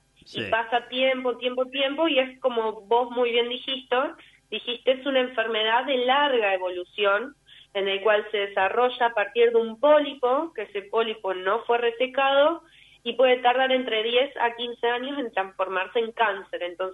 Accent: Rosario, Santa Fe, Argentina; now in Buenos Aires, Argentina; Soy de Rosario, pero me vine acá a Buenos Aires a hacer la especialidad de Oncología Clínica.

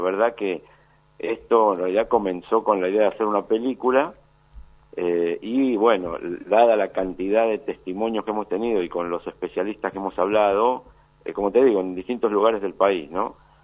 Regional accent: San Miguel, Buenos Aires Province, Argentina; porque casi todo el equipo somos de San Miguel, de acá de la Provincia de Buenos Aires

